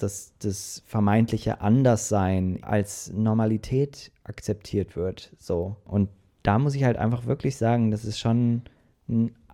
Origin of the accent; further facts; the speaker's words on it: Solingen, North Rhine-Westphalia, Germany; born there; now in Cologne, Germany; auch wo ich dann nach Köln gezogen bin, nach wie vor in meiner Geburtsstadt in Solingen gearbeitet und immer gependelt eigentlich.